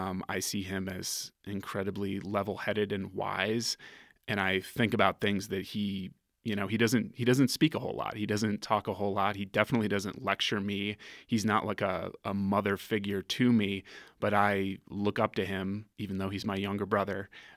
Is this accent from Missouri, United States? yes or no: no; Michigan, United States; it was drawn from my childhood growing up in Michigan in a small town.